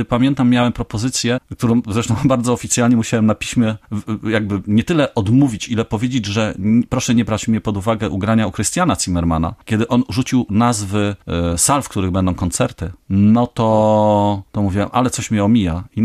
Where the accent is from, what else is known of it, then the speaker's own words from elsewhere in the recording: Bydgoszcz, Kuyavian-Pomeranian Voivodeship, Poland; born there; Jako urodzony bydgoszczanin